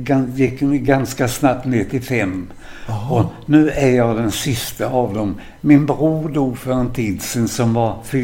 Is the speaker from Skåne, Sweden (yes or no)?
no; Kronoberg County, Sweden; accent: Småland; Och 3 mil därifrån så föddes jag i en sån där bondgård, en sån där stor länga med rödfärgade och vita knutar. Men färgen var flagrad nästan under hela min barndom. Vi hade ett ganska fattigt hemma.